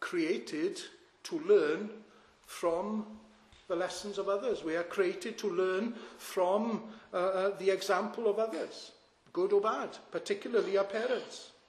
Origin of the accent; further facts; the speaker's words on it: Aberystwyth, Wales, United Kingdom; I can remember going back many years how I was raised in the Welsh Evangelical Church in Aberystwyth.